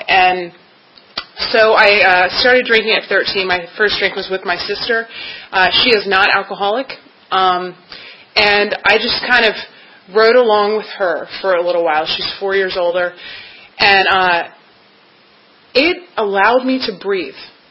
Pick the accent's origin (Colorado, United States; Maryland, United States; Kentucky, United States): Maryland, United States; Silver Spring; I am from up north. I'm from Silver Spring area, Silver Spring, Maryland.